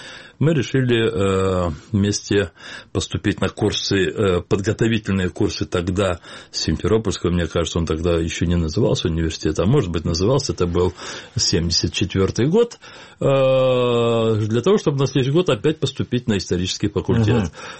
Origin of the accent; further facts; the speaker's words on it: Ilyinka, Crimea, Ukraine; Я вырос в Крыму, закончил школу в селе Ильинка Красноперекопского района и поехал учиться в Москву